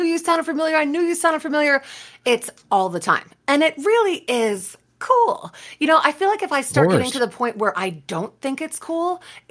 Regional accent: Homewood, Illinois, United States; In the south suburbs of Chicago in a place called Homewood.

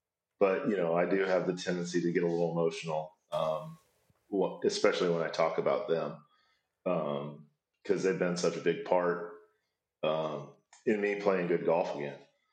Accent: Nebraska, United States; And growing up in Nebraska, we just didn't get exposed to that, much growing up, when I was a kid.

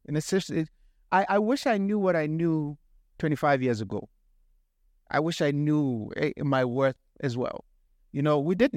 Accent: Soshanguve, Gauteng, South Africa; because I'm from Soshanguve.

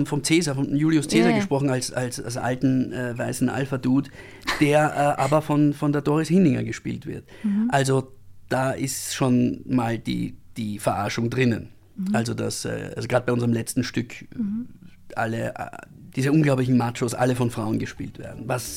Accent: Austria; Und das ist nicht groß geschrieben bei uns in Österreich.

